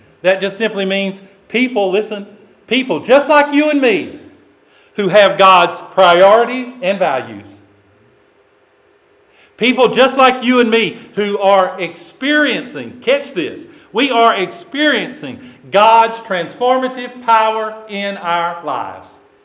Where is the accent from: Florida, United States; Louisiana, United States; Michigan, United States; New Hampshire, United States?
Louisiana, United States; You know, I grew up in Louisiana, and I can tell you because I see the posts on Facebook and I talk with my family members.